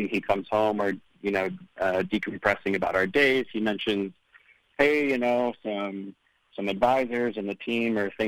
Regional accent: Michigan, United States; growing up in Michigan as a, you know, closeted gay kid

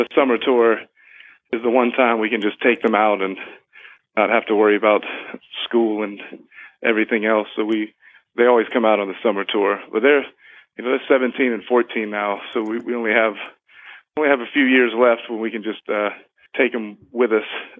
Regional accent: Jacksonville, Florida, United States; we started in Jacksonville in my hometown

